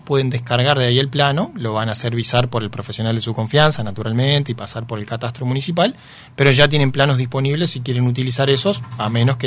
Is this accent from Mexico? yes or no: no; Ramírez, Entre Ríos, Argentina; Yo soy de Ramírez, que soy en Ramírez.